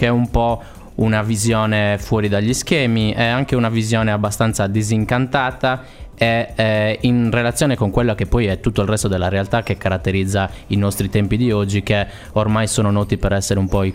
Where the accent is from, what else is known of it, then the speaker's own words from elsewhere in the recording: Sardinia, Italy; È anche una realtà però comune a molti di noi in quanto sardi.